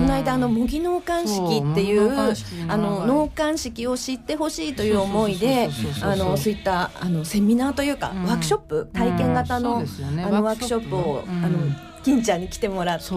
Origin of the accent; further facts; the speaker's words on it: Sendai, Miyagi, Japan; 私地元が宮城県仙台市なんですけども、うん、仙台に帰ってまいりました。